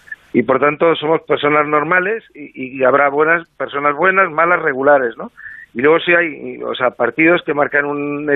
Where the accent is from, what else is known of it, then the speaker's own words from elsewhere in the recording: Córdoba, Andalusia, Spain; born there; also born or lived in Madrid; yo vine de Madrid a Granada con 18 años. Yo tuve que haber nacido en Granada, pero nací inicialmente en Córdoba.